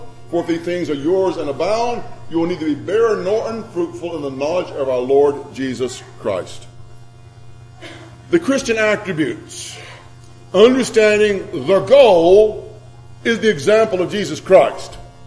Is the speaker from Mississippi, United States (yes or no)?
yes; Mississippi, United States; I'm from Mississippi. We only have small hills in Mississippi.